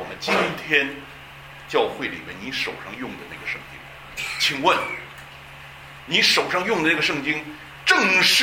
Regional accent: China; 所以这个我们中国人这个问题很严重啊。

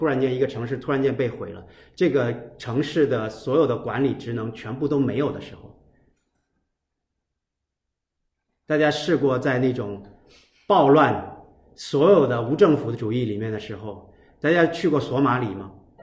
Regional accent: China; 我们中国人经历过文化大革命，我们太懂这个了，什么东西都是大啊，什么东西都是从白手起家，重新另起炉灶，重搭起来啊。

